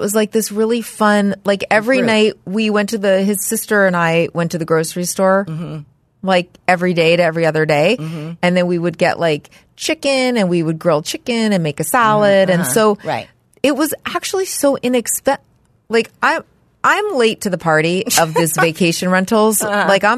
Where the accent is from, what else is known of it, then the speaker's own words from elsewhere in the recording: Los Angeles, California, United States; From Los Angeles.